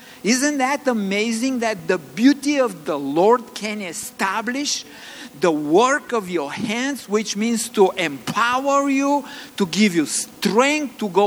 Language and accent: English; Bulgaria; accent: Bulgarian; English is a second language; And if I can pronounce it right with my Bulgarian accent.